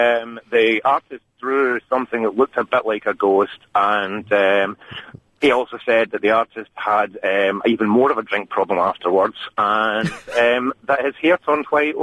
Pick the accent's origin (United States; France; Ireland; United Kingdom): United Kingdom; Scotland; I'm Scottish, it's a big road, you know, it's like, wow.